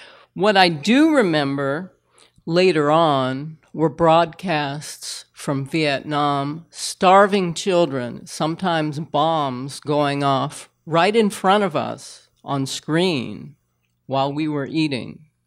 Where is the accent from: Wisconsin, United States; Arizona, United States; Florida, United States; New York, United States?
Wisconsin, United States; Bloomfield; born there; I was born right here in Bloomfield, West Bend Hospital, on a rainy day in August, 55 years ago.